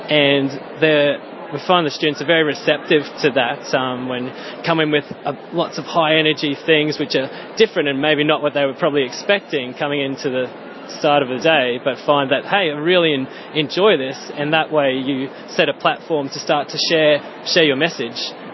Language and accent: English; Brisbane, Queensland, Australia; now in Ireland; I'm from Brisbane in Australia, and I'm serving with Net Ministries here in Ireland for the next 6 months